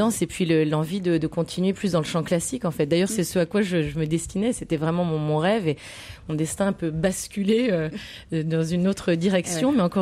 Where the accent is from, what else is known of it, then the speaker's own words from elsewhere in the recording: Morocco; born there; Moi, je suis née au Maroc.